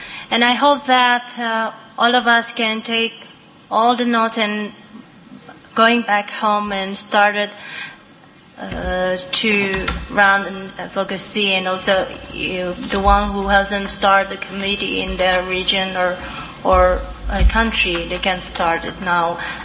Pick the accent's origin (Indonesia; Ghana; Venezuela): Indonesia; from Indonesia, and I'll thank you very much for your all cooperation.